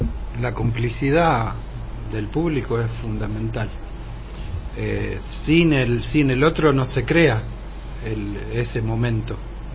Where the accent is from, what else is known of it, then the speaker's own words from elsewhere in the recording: Rosario, Santa Fe, Argentina; A mí me tocó criarme en una ciudad. Yo soy rosarino, nacido y criado en Rosario, una ciudad grande que ahora tiene por lo menos unos 4 millones de habitantes.